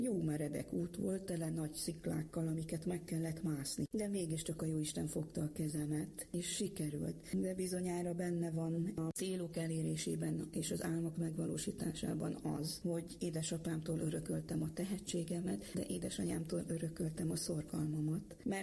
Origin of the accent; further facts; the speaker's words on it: Korond, Harghita, Romania; now in Hungary; Itt az anyaországban, Budapest szívében, és Erdélyben pedig, hát a Székelyföld szívében, Korondon. Úgyhogy mégiscsak szerencsés vagyok, hiszen Magyarország a hazám, és Erdély a szülőföldem